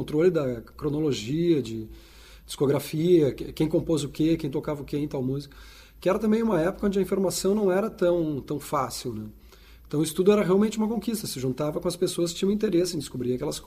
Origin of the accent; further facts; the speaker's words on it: Porto Alegre, Rio Grande do Sul, Brazil; Sim, sou de Porto Alegre.